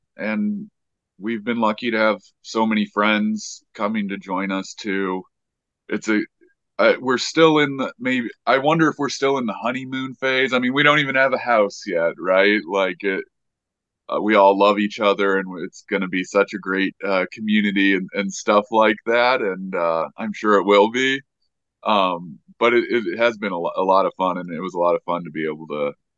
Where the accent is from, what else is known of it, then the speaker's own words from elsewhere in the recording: St. Louis, Missouri, United States; I'm happy that there are people excited in making the Catholic worker happen in St. Louis, which is my hometown too, if we haven't mentioned that.